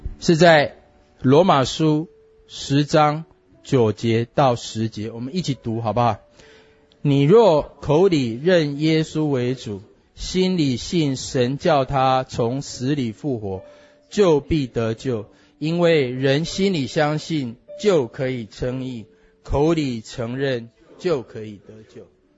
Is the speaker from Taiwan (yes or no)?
yes; Taiwan; 我们台湾人嘛，最喜欢，对不对？